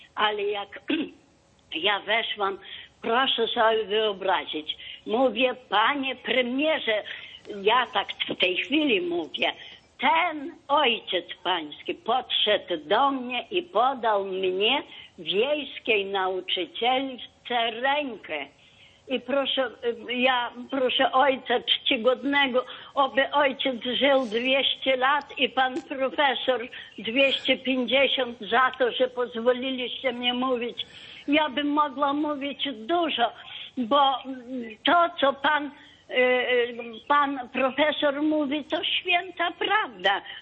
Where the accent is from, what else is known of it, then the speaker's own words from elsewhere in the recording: Złotniki, Ternopil Oblast, Ukraine; bo my jesteśmy ze Złotnik.